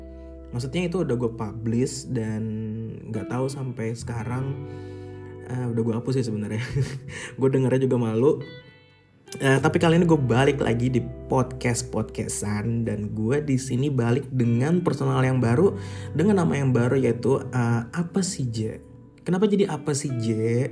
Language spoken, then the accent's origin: Indonesian; Banjarmasin, South Kalimantan, Indonesia; born there; Gue lahir di Banjarmasin 24 Maret 1993.